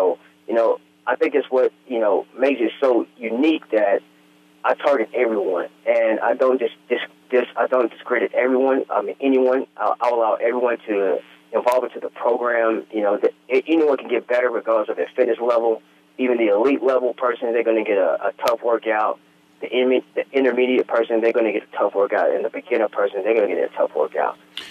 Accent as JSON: {"language": "English", "town": "Murfreesboro", "region": "Tennessee", "country": "United States", "tie": "born or raised there", "said": "my hometown of Murfreesboro, Tennessee"}